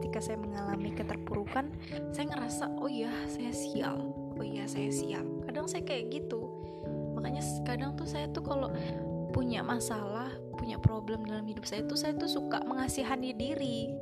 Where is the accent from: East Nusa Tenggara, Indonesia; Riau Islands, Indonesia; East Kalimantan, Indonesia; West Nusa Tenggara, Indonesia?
East Kalimantan, Indonesia; karena kampung saya kan di pinggir Sungai Mahakam, memang Sungai Mahakam gitu.